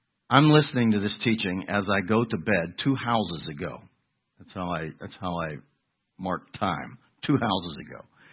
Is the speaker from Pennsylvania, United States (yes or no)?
yes; Pennsylvania, United States; accent: Pittsburghese; I'm getting my Pittsburghese in check, my accent in check.